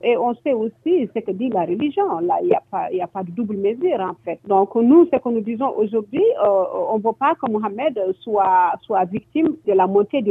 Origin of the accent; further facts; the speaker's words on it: Mauritania; on se respecte ici en tant que Mauritanien